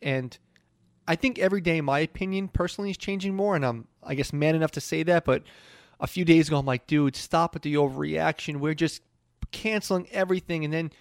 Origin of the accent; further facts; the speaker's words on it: New York City, New York, United States; I'm born and raised in New York City. I love Kentucky basketball more than anything in my life